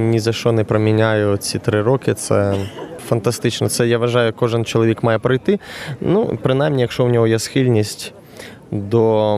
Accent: Kyiv, Ukraine; Я взагалі киянин. Скажу, що з досить типової родини, не дисидентської, але мій тато посприяв, щоб на початку 90-х я перейшов на українську мову.

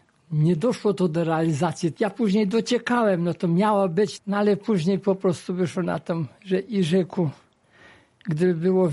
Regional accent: Kozłówek, Subcarpathian Voivodeship, Poland; now in Rzeszów, Poland; w mojej rodzinnej miejscowości tam są kapliczki i jest taka kapliczka o wiele chyba ważniejsza, ponieważ przy tej kapliczce w Kozłówku

